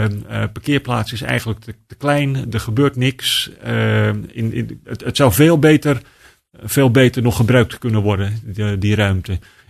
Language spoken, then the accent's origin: Dutch; Oostzaan, North Holland, Netherlands; born there; Nee, ik ben geboren in Ozaan, net boven Amsterdam.